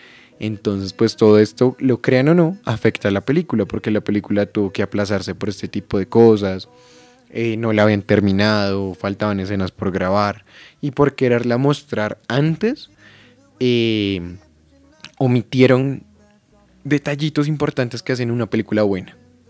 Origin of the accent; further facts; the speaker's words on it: Bogotá, Bogotá D.C., Colombia; Sí, soy Rolo, pero me encanta Bogotá.